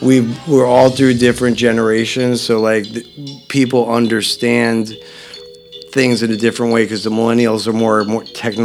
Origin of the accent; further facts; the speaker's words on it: New York, United States; moved away; also born or lived in Las Vegas, United States; I grew up in New York, so grew up on the East Coast, and then spent half my life in Vegas and the West Coast.